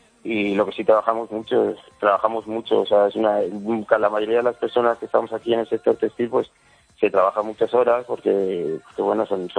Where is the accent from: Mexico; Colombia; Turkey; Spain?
Spain; somos muchos españoles que estamos aquí en el sector textil